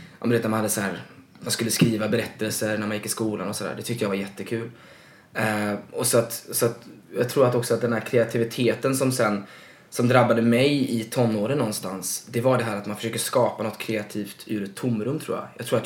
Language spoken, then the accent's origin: Swedish; Stenungsund, Västra Götaland County, Sweden; jag kom ju från Stenungsund då, en mindre stad eller en tätort ska man väl säga